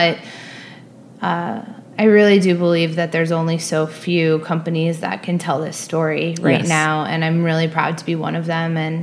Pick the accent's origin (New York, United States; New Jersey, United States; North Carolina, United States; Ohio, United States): New York, United States; Long Island; So I grew up on Long Island with two very creative parents.